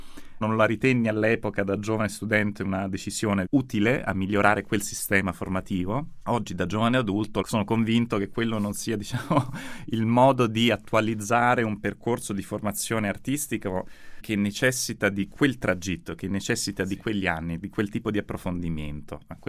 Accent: Rome, Lazio, Italy; born there; Io sono nato a Roma

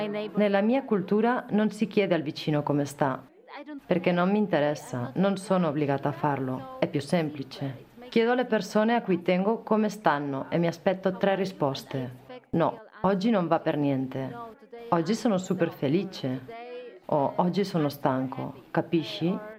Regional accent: Poland; also born or lived in Ireland; now in Lugano, Switzerland; arrivata qui dall'Irlanda, dove ci ho vissuto per un po', e il clima era perfetto. Vengo dalla Polonia

